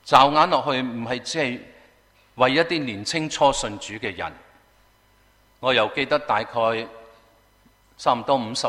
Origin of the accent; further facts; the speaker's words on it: Guangdong, China; 或者我们广东人叫拜年